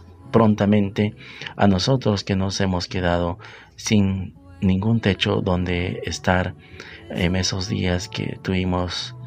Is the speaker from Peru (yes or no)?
yes; Peru; con esta pandemia que se desató la segunda ola en mi país, en Perú.